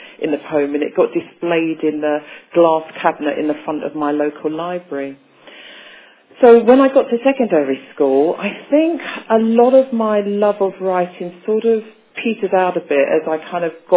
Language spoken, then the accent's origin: English; London, United Kingdom; Because for me, it really started as a young child growing up in South London.